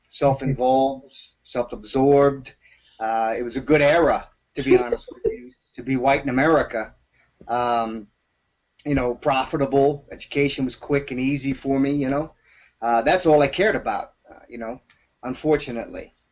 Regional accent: New York, United States; even though I grew up in New York, I was around Hindus, Sikhs, Hasidic Jews, every kind of Christian you can think of.

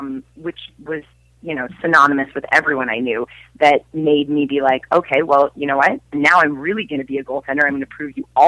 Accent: Canada; I would say that even the people who profess to not be into hockey would still be much more into hockey than anyone else in the entire world.

